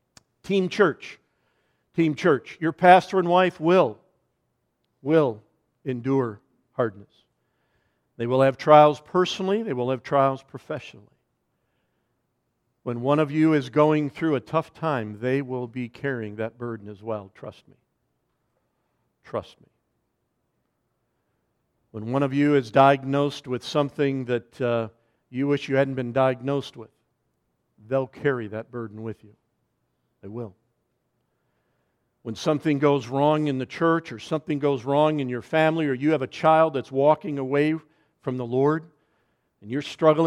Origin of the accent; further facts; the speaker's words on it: Chicago, Illinois, United States; I'm from Chicago, my wife's from St. Louis.